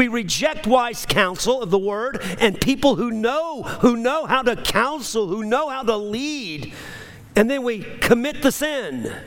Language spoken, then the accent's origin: English; New Orleans, Louisiana, United States; I'm from New Orleans, but, you know, New Orleans, holy ones.